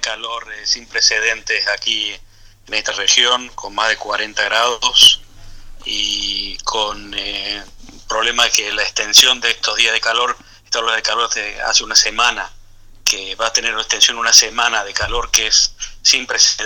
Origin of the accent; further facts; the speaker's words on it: Córdoba, Argentina; accent: cordobés; now in Israel; Exactamente, yo soy originalmente de Córdoba, así que van a escuchar todavía hablar un poco cordobés. Y bueno, sí, yo hace 30 años que trabajo aquí en Israel